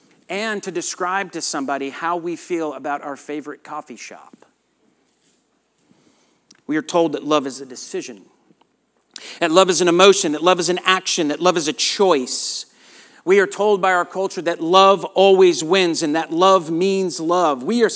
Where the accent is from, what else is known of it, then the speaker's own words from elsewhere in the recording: Southern United States, United States; accent: Southern; would start laughing because they said they loved my Southern accent. And that they could not understand me because of my Southern twang.